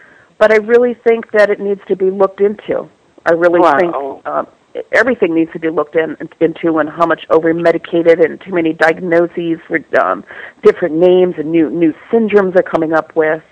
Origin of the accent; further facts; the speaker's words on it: Wisconsin, United States; I'm from Wisconsin, so I hear a lot about the Native American aspect